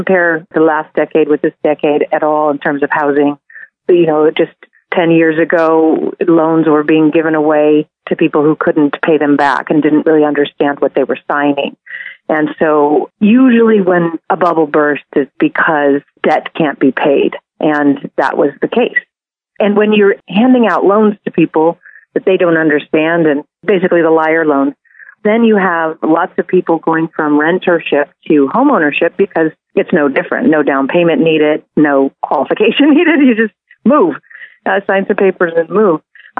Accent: San Francisco, California, United States; I'm born and raised in San Francisco

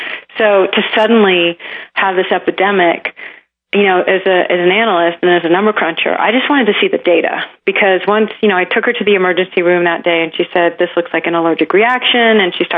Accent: Texas, United States; I grew up in Texas in a really conservative family.

